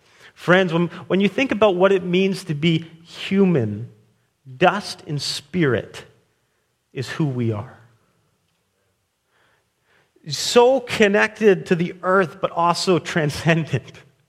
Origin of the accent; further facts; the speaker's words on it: Alberta, Canada; You know, I grew up in Alberta, and one of the reasons I love being on the island is the ocean.